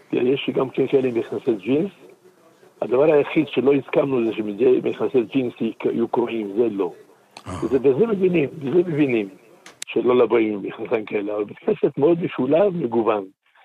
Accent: Safed, Northern District, Israel; born there; אנחנו לא הגענו לצפת, אנחנו נולדנו בצפת.

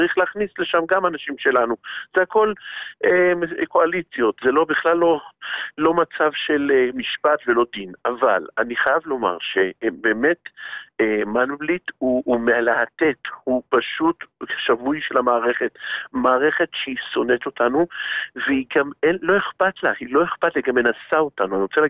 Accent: Haifa, Haifa District, Israel; אגב בחיפה, אני חיפאי

